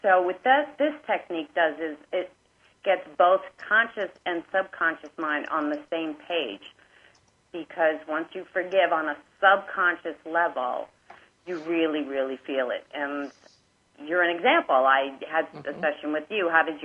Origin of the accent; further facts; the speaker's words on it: New York, United States; now in Sedona, United States; Actually, I'm from New York, and I moved to Sedona in 2000